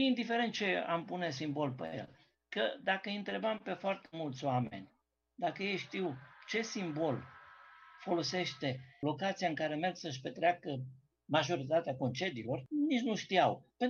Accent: Timișoara, Timiș County, Romania; mă bucur ca timișorean și ca om de turism

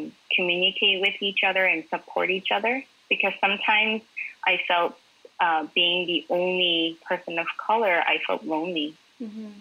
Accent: Japan; Like growing up, I grew up in Japan

